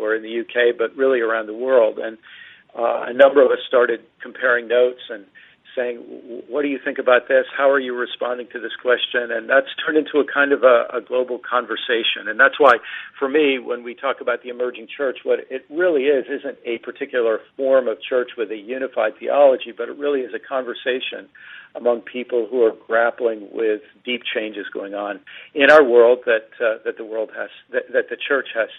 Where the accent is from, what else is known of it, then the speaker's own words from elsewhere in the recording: East Coast, United States; Well, I grew up in the East Coast of the U.S., and I was a college English teacher.